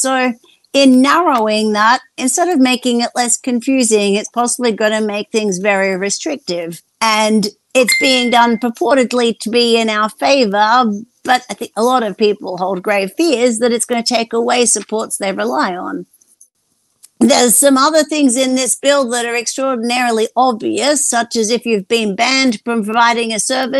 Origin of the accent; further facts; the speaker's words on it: Australia; And isn't that just what life is about as an Aussie, supporting each other?